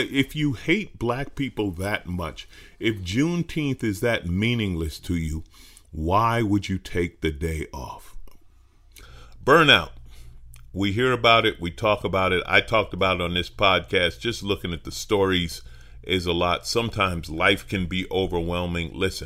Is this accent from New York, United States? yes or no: yes; New York, United States; And I grew up in New York, and believe me, if you got caught with a gun, you went to jail.